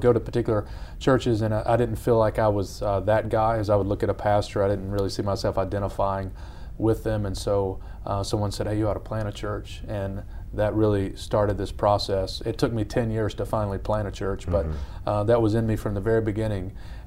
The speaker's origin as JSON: {"language": "English", "region": "Kentucky", "country": "United States", "tie": "born or raised there", "also_born_or_lived": "Detroit, United States", "said": "I was born in Detroit, Michigan. My parents moved to Kentucky when I was small. Grew up in Kentucky."}